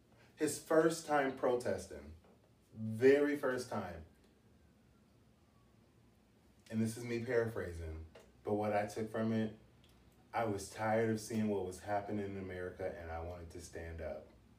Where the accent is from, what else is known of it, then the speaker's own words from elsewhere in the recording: Portland, Oregon, United States; born there; also born or lived in Washington, D.C.; fun fact, I was born in Portland, Oregon. I say I'm from DC because that's when I felt like I was more of an adult.